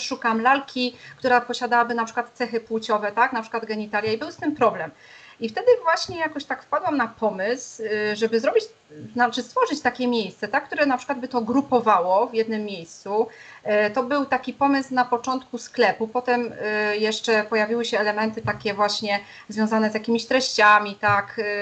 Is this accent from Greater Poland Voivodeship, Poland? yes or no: no; Silesian Voivodeship, Poland